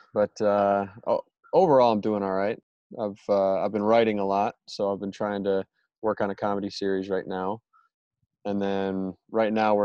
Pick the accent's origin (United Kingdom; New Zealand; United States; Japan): United States; Michigan; Yeah. So I grew up in Michigan. I started acting.